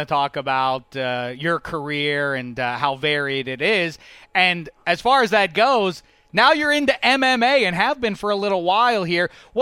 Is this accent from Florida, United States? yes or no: no; Pittsburgh, Pennsylvania, United States; I first became aware of you as a kid growing up in Pittsburgh, PA.